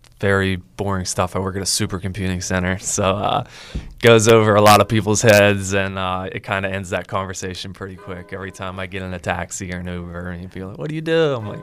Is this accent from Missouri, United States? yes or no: no; Greensburg, Pennsylvania, United States; I'm from Westmoreland County. I'm from Greensburg.